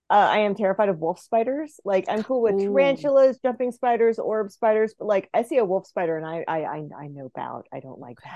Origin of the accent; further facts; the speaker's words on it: the South, United States; I'd never been to that area. I'm from the South.